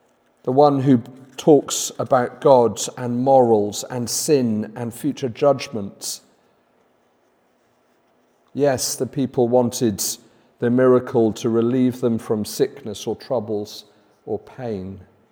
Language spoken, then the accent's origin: English; United Kingdom; That's maybe one of the areas that, as British people, we worry about the most